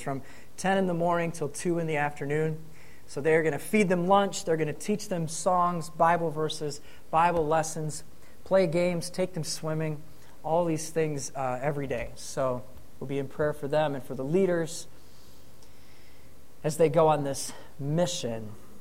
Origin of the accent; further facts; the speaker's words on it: Michigan, United States; I grew up here in Northern Michigan